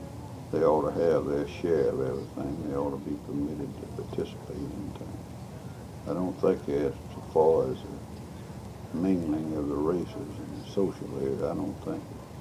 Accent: Bainbridge, Georgia, United States; I was born in Bainbridge, Georgia, which is down in the southwest corner of the state. So it was a small town

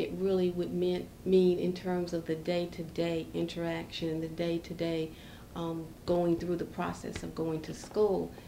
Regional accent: North Carolina, United States; We grew up in Wake County, as Gwen has probably already told you, and Wake County is our home. I'm born and bred here in Wake County. I'm one of five children, as Gwen has probably told you also. And we grew up in the rural area.

